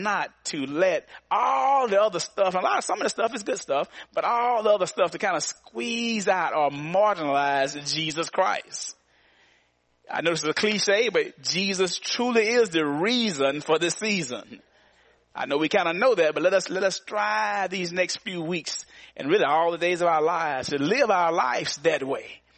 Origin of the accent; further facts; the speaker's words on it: Arkansas, United States; Growing up in the Ebenezer Baptist Church out in Southern Arkansas